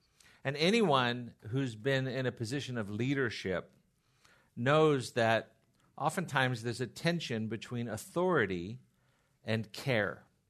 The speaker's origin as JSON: {"language": "English", "town": "Seal Beach", "region": "California", "country": "United States", "tie": "born or raised there", "said": "because I grew up in Orange County, and in the middle of the town that I grew up in Seal Beach, there's a street called Electric Avenue"}